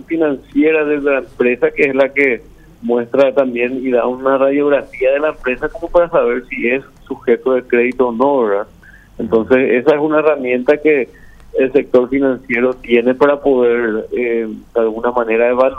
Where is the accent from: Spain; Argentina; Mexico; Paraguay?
Paraguay; la solidaridad que tenemos como paraguayos